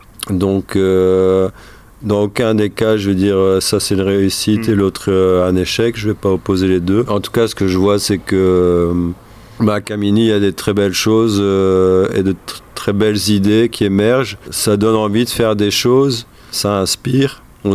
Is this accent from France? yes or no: no; Belgium; je vais parler de la Belgique vu que je suis belge